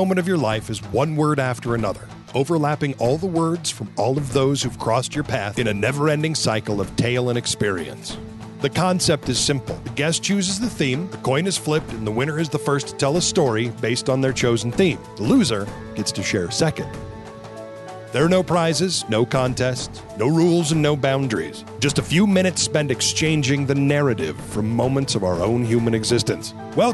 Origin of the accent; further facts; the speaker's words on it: Scotland, United Kingdom; I don't do Mexican 2 days in a row because I'm Scottish.